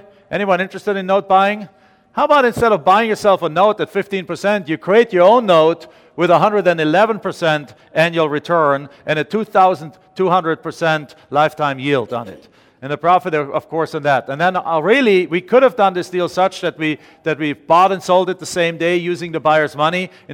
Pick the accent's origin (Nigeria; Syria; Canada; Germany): Germany; English is a second language; now in United States; So we're immigrants to the United States. She is too. I'm from Germany.